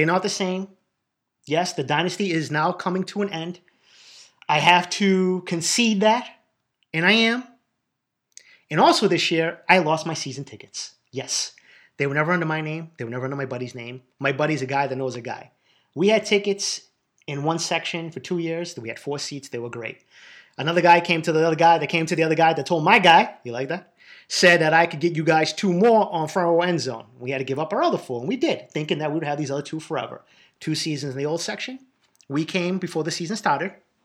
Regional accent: Boston, Massachusetts, United States; I say we because they are my team and I'm from Boston.

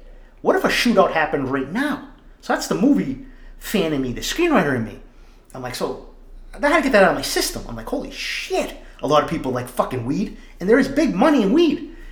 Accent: East Boston, Massachusetts, United States; When I was a kid growing up, I grew up in East Boston. Everybody fucking knew a weed dealer.

